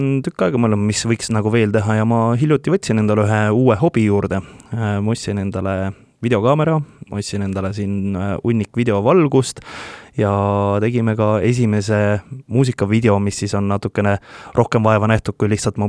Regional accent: Roosna-Alliku, Järva County, Estonia; Pärit olen ma Järvamalt. Kui päris täpselt, siis Roosnallikult, aga ma olen nii palju kolinud

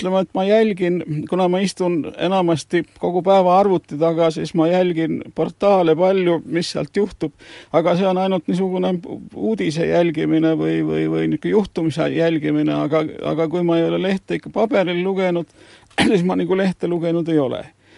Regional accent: Pärnu, Pärnu County, Estonia; moved away as an adult; now in Tartu, Estonia; Ja Pärnu, kust ma pärit olen, 21. aastat ma olin Pärnus. Pärnu on nagu natuke liiga väike ja vaikne.

